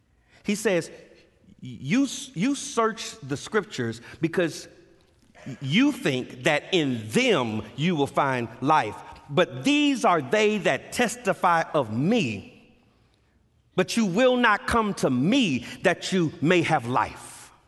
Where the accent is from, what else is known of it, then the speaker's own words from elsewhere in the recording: Los Angeles, California, United States; I grew up in Los Angeles in my daddy's church, and my daddy's church wasn't a King James-only church, but we only use King James, if you know what I mean.